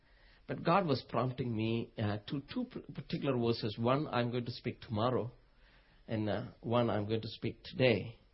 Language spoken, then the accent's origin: English; India; moved away; when I go back to India and when I visit, my hometown, Coimbatore or Bangalore